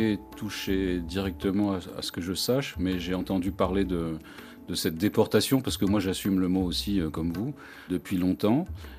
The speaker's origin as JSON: {"language": "French", "region": "Réunion", "country": "France", "said": "je suis créole, je suis réunionnais."}